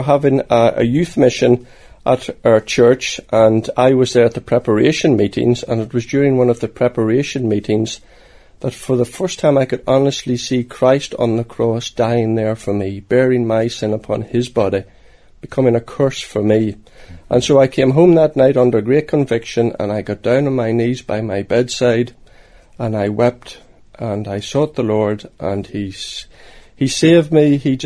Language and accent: English; County Monaghan, Ireland; I come from County Monaghan, just south of the border, from the townland of Braddocks. And it's there that I was brought up, on a farm.